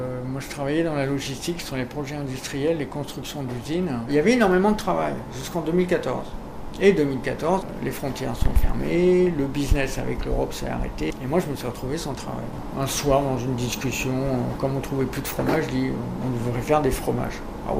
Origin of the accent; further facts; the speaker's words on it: Pays de la Loire, France; c'est parce que je suis originaire de Vendée.